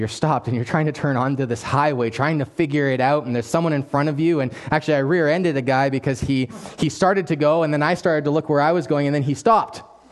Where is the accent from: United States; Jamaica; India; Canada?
Canada; British Columbia; We're in Alberta now, so there's like one hill that's maybe kind of a hill. I grew up in the Fraser Valley.